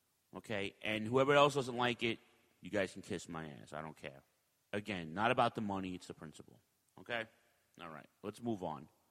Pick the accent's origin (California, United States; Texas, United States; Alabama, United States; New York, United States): New York, United States; I grew up in New York, so I know about the New York indie shows and the Jersey shows